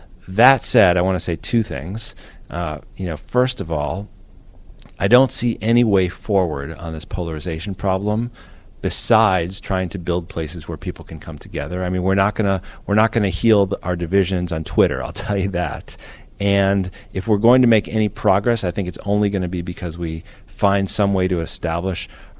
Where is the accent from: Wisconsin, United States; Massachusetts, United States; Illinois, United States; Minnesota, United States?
Illinois, United States; Chicago; I grew up in Chicago, and there's places like